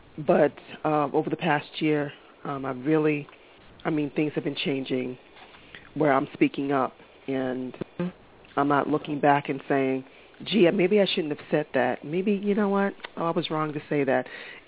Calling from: Massachusetts, United States; I'm calling from Massachusetts.

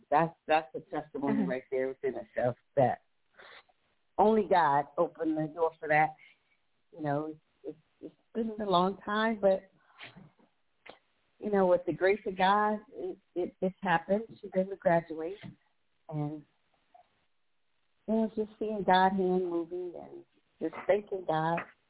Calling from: California, United States; Hi, Sister Sean. … from California.

